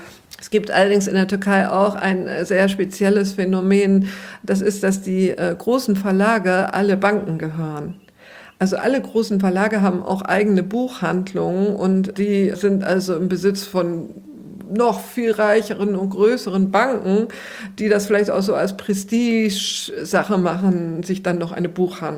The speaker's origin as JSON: {"language": "German", "region": "Bremen", "country": "Germany", "tie": "born or raised there", "said": "ich bin in der Neustadt groß geworden und damals lagen noch die Binnenschiffe an der Weser"}